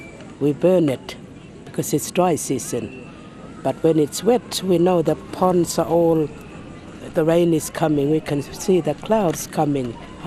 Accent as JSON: {"language": "English", "town": "Galiwinku", "region": "Northern Territory", "country": "Australia", "lives_now": "Darwin, Australia", "said": "I actually come from, originally I'm from Kaliwenko community, but I live in Darwin"}